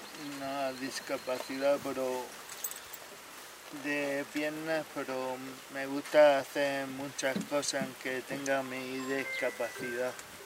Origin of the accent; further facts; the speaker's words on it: Alcantarilla, Region of Murcia, Spain; Yo soy de Alcantarilla